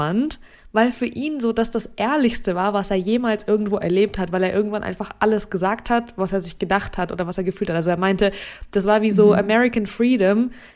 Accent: Saint Petersburg, Russia; St. Petersburg, meine Heimatstadt

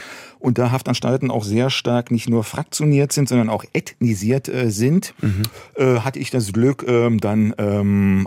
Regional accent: Berlin, Germany; Ich bin im Märkischen Viertel groß geworden, in West-Berlin. Das ist so ein typischer Plattenbau

